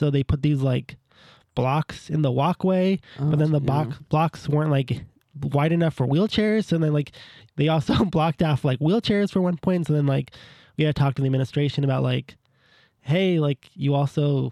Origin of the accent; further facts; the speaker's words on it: Bellevue, Washington, United States; I grew up in Bellevue. I middle class, like white.